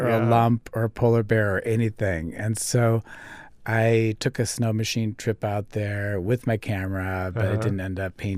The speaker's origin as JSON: {"language": "English", "region": "Iowa", "country": "United States", "tie": "born or raised there", "said": "When I first moved up here, I grew up in Iowa, so there's like no mountains."}